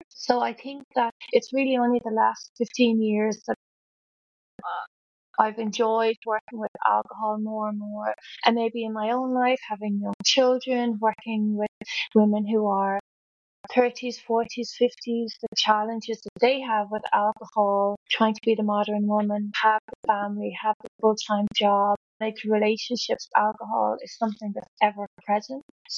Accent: Ireland; I grew up in Ireland.

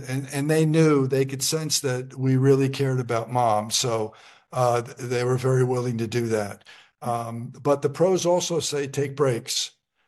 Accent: New Jersey, United States; both of my parents were very independent, and they raised six really independent people, and we're from Jersey.

